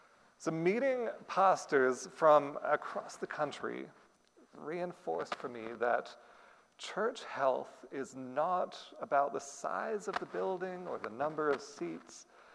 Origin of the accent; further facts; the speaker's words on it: Australia; churches I attended over the years varied from a Filipino congregation in my hometown in Australia